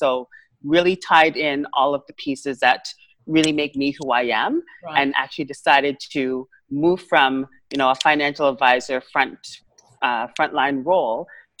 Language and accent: English; Antigua & Barbuda; also born or lived in Canada; So I was born in Canada. I grew up in Antigua. So people always say, how come you have an accent? I'm like, I have an accent. I was actually raised in Antigua as a child.